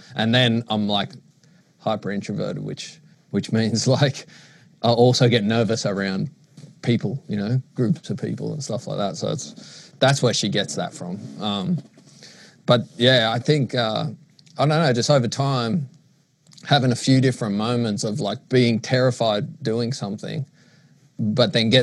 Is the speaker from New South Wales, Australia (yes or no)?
yes; Maroubra, New South Wales, Australia; I think a huge portion of it was growing up in Maroubra